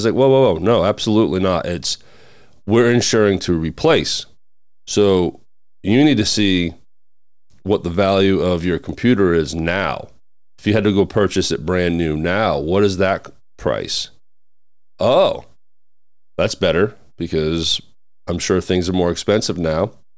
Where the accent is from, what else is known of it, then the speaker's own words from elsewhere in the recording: Maine, United States; I'm from Maine and took a trip home to spend some time with family because of a burial.